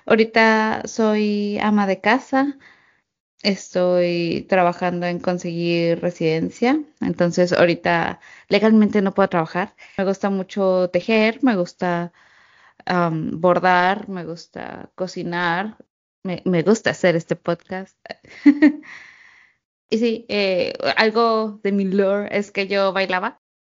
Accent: Torreón, Coahuila, Mexico; also born or lived in Ciudad Juárez; now in United States; yo nací en Ciudad Juárez y me crié en Torreón. Ahorita estoy a punto de cumplir los 28 años.

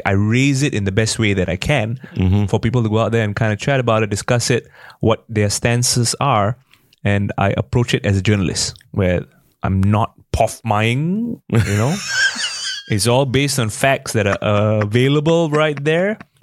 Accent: Bedok, East Region, Singapore; Like I grew up in Bedok South. I went to a neighborhood school.

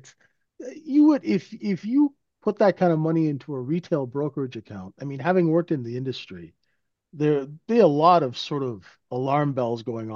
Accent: Vancouver, British Columbia, Canada; I'm from Vancouver, this all just sounds very fishy to me.

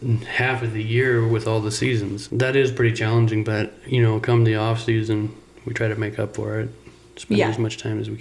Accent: Ohio, United States; where I was born and raised in Ohio. You know, it's a dream of everyone's back there in the Midwest to see the West, to get to experience it.

